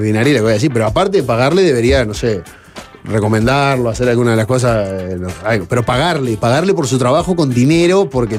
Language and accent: Spanish; Uruguay; Yo, como tantos uruguayos, durante la crisis me fui a Clearing.